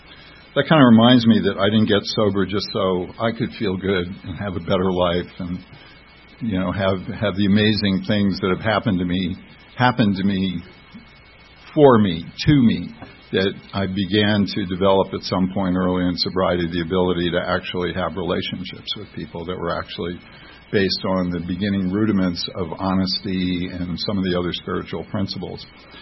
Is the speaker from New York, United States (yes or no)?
no; Greenwich, Connecticut, United States; born there; I was born in 1952 in Greenwich, Connecticut, which is kind of a wealthy town